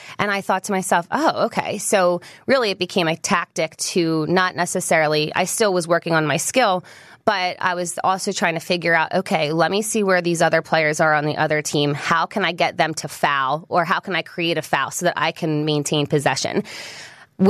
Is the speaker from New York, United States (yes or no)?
yes; New York, United States; I grew up in Westchester